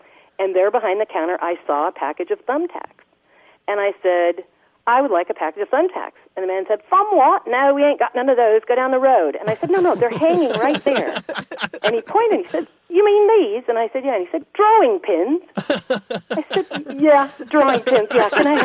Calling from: McKinleyville, California, United States; I'm calling from McKinleyville, California.

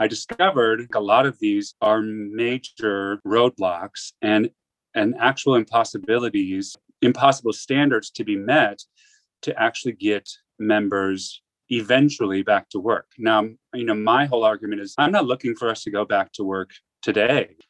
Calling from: New York City, New York, United States; I prefer he, him, and I'm calling from New York City.

